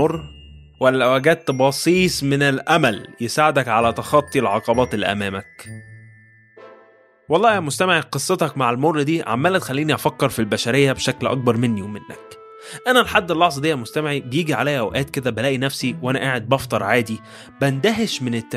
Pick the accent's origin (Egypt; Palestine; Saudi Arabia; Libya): Egypt; accent: Egyptian; قمر دي كلمة احنا بنقولها بلهجتنا المصرية